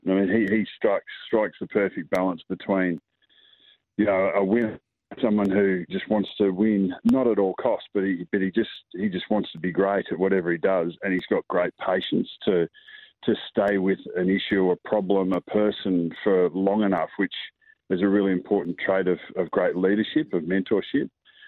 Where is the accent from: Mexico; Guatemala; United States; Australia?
Australia; South Australia; born there; also born or lived in Northern Territory / Victoria; So I was born in South Australia. So I've always got a hail from South Australia. I've been a territory boy, but yeah, I've been in Victoria for 30 years. So whatever that is, I'm an Aussie.